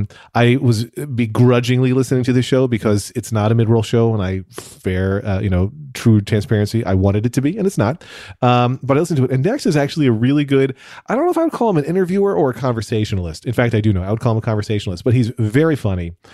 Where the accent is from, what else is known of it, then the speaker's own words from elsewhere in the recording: Wyomissing, Pennsylvania, United States; I grew up in Wyomissing, outside Reading. Okay. So I'm an Eagles fan.